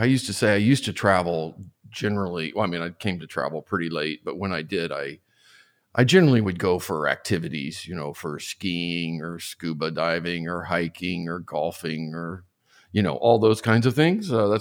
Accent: Tulsa, Oklahoma, United States; moved away as an adult; also born or lived in San Francisco; now in New York, United States; Tulsa, Oklahoma.

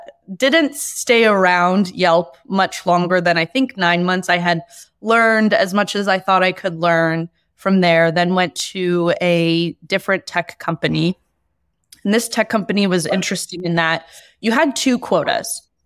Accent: San Francisco, California, United States; also born or lived in Spain; So after college, I actually lived in Spain for a few years. I was teaching English. And I'm from San Francisco

